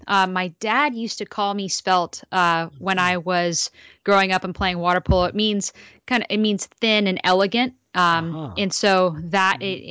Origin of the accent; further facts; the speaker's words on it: Santa Monica, California, United States; now in Malibu, United States; I grew up in Santa Monica, California. So I now reside in Malibu, but I grew up in Santa Monica and I grew up with an entrepreneurial family.